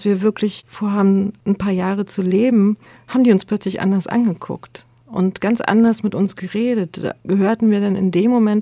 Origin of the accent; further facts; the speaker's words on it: Berlin, Germany; Also ich komme aus Ost-Berlin, ich komme aus der DDR.